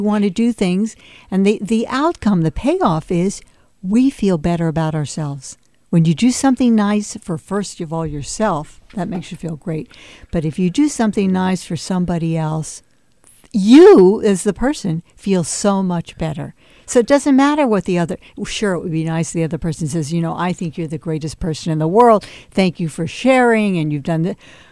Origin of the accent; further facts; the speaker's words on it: Miami, Florida, United States; I grew up in Miami, and it was show business time. My dad was a theatrical agent